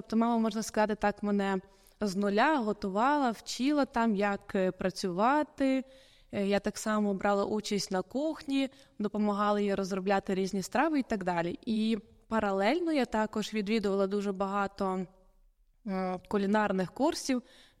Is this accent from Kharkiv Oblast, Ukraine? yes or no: no; Lutsk, Volyn Oblast, Ukraine; у нашому місті Луцьк, тому що ми самі з Луцька.